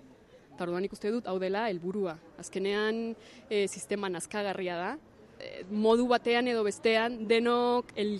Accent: Colombia; now in Spain; ni euskalduna naiz, baina zalantzarik gabe kolombiarra naiz, beti izango naiz kolombiarra

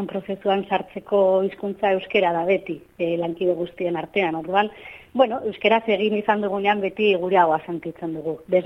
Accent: Tafalla, Navarre, Spain; ni berez jatorriz Tafallakoa naiz Tarrabian bizi naiz

